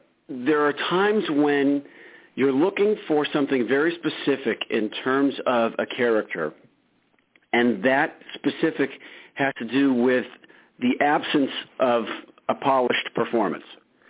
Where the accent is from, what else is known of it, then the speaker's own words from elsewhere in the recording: United States; born there; On its most basic level, I was born in America. That's a huge advantage.